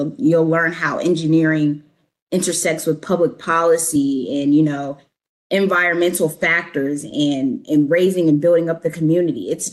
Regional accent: Virginia, United States; Yes, I'm from Hampton Roads.

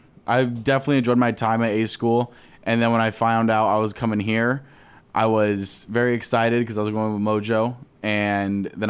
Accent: California, United States; I was apart because I'm from California.

